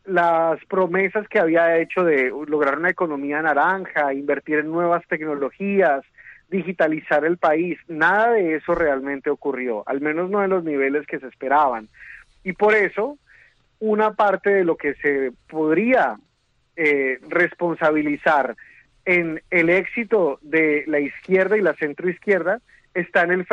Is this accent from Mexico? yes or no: no; Bogotá, Bogotá D.C., Colombia; Yo nací en Bogotá. Yo crecí en Bogotá. La playa más cercana a Bogotá queda como a 20 horas manejando.